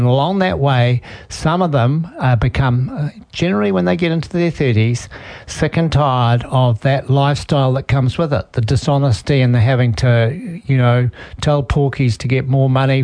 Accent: Coromandel, Waikato, New Zealand; I was a hippie from Coromandel.

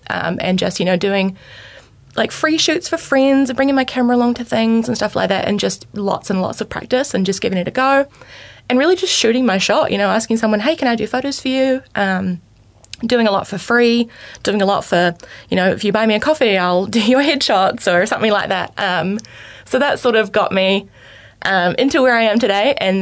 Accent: Tauranga, Bay of Plenty, New Zealand; also born or lived in Auckland; Yeah, so I was born in Tauranga, born and bred there most of my life. My family moved around a little bit. We were in Auckland for a bit, but eventually settled back in Tauranga.

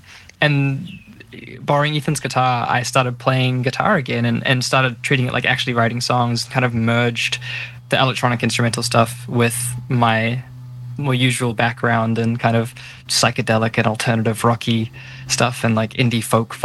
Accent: Auckland, New Zealand; My pronouns are she, her, and I'm from Tamaki Makaurau.

